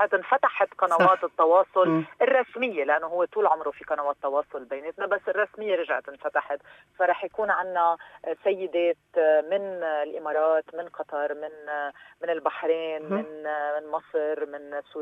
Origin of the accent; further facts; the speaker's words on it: Lebanon; فأنا لبنانية عربية